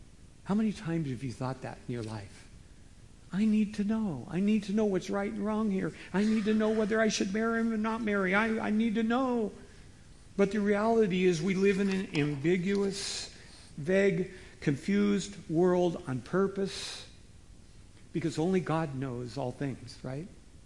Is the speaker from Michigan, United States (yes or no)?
no; Washington, United States; Okay, I'm from Washington, so it's always apple.